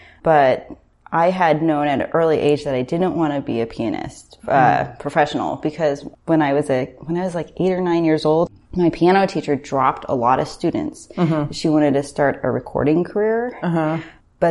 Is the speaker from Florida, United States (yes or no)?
no; Orange County, California, United States; And I think growing up in Orange County, it's not the most creative community.